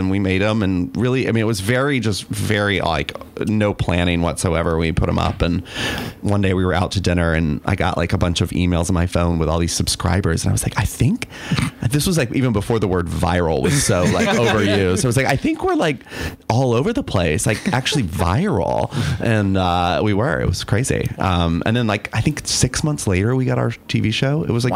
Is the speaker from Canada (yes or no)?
no; the South, United States; now in Australia; I guess it was big like when I was growing up in the South, but then it's been a while since I've been around